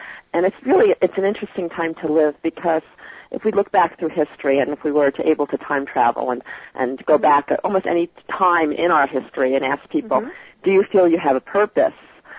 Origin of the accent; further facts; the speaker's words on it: New York, United States; now in Utah, United States; I am actually from New York. I just live in Utah now and love it.